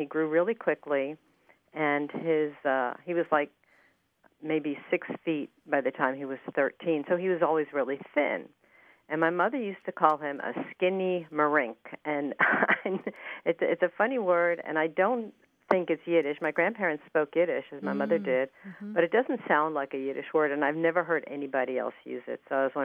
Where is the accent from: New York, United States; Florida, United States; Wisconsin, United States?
New York, United States; Levittown; now in Winterville, United States; Well, I grew up actually in Levittown, New York, and my grandparents were immigrants.